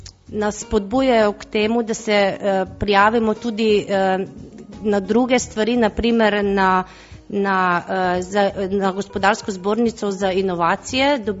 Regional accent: Littoral, Slovenia; Ja, mi Primorci smo iznadljivi ljudje.

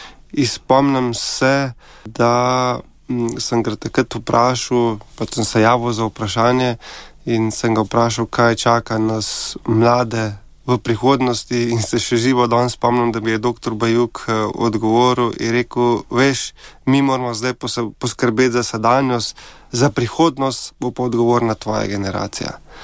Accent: Zgornji Tuhinj, Central Slovenia, Slovenia; prihajam iz Tuhinjske doline, to je del občine Kamnik, konkretno iz kraja Zgornji Tuhinj, kjer imamo cerkev Marije v Nebovzete, tudi neko, rečemo temu, manjše romarsko središče, vse mi ga tako dojemamo. Torej sem iz vasi, odraščal sem na vasi

